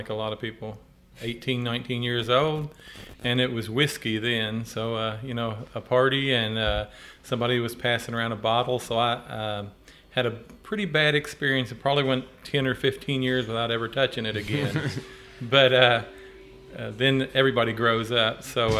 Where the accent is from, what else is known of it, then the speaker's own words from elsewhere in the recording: Boston, Kentucky, United States; Well, I grew up here in Boston, Nelson County.